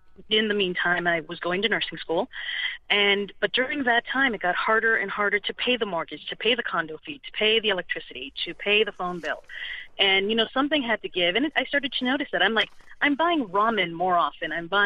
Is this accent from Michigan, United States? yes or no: no; Boston, Massachusetts, United States; now in Braintree, United States; I moved to Braintree. I grew up in Dorchester, so I grew up in an urban area.